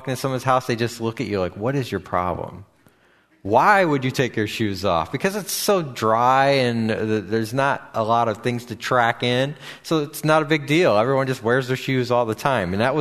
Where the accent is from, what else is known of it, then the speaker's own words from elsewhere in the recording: Midwest, United States; also born or lived in California, United States; some of the differences in culture of California compared to growing up in the Midwest.